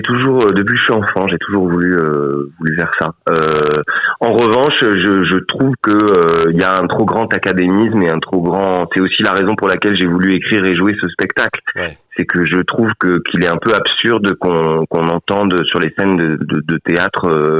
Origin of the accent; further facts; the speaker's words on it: south of France, France; accent: southern French; en revenant dans ma région, quand on me faisait des réflexions sur le fait que j'avais perdu mon accent, ouais. Mon grand-père me disait beaucoup que je parlais pointu